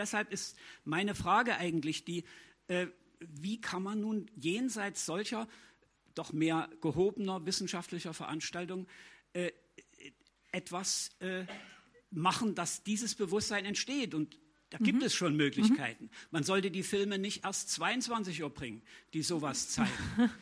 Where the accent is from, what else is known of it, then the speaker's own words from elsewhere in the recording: Berlin, Germany; ich komme aus Plenderwald in Berlin.